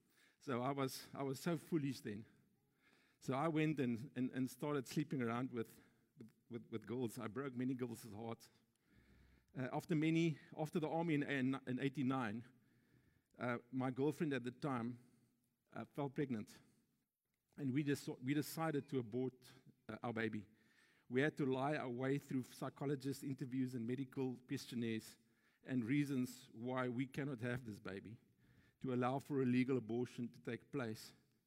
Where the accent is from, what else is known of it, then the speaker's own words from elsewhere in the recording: Johannesburg, Gauteng, South Africa; I was born and bred in Johannesburg, like Dini was saying. We only arrived here in November 99.